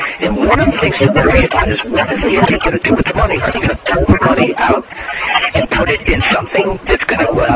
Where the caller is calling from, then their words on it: Iowa, United States; from Iowa.